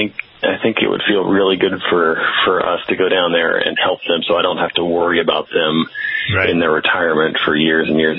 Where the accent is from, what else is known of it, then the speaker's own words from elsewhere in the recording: Austin, Texas, United States; born there; And I was born in Austin, so, you know, it's a long-term home for me.